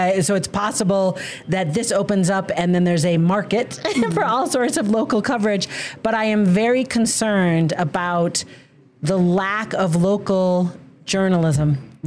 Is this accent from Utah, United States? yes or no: yes; Ogden, Utah, United States; maybe covering Ogden's city council or Ogden's mayor, and I'm from Ogden